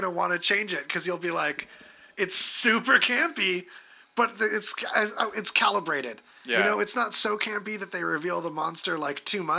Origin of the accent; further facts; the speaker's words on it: California, United States; So, I hate to say it, but my home state, California, is on fire again.